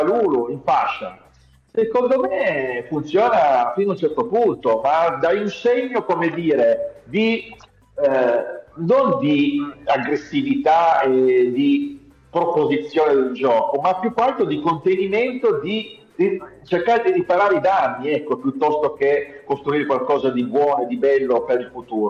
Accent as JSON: {"language": "Italian", "town": "Grugliasco", "region": "Piedmont", "country": "Italy", "said": "io vivo in un piccolo, io sono di Grugliasco, sì, vivo sì, in un piccolo borgo rispetto a Torino"}